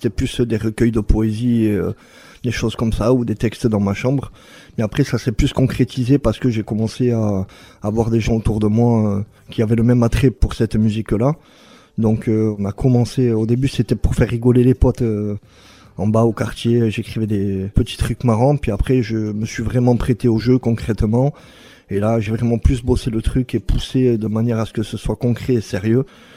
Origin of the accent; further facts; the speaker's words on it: Bayonne, Nouvelle-Aquitaine, France; je suis de Bayonne.